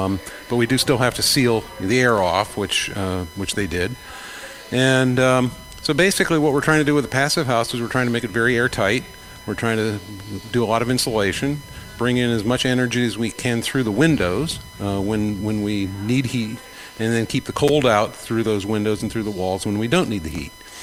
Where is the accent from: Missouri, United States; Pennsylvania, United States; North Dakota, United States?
Pennsylvania, United States; Bradford; I grew up in Bradford, so I know where Kane is.